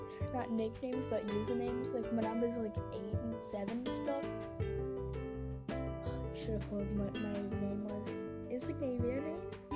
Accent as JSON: {"language": "English", "country": "United States", "said": "If you can't tell, I'm American."}